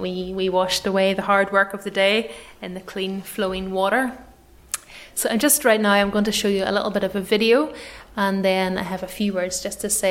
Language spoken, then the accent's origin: English; Clogher, Northern Ireland, United Kingdom; now in London, United Kingdom; I'm from the same great country as Reverend Ferguson and Reverend Dunlop. I'm from Northern Ireland, as you can probably work out from the accent, from a little place called Clocker, although I have lived and worked in London for the past 2 years.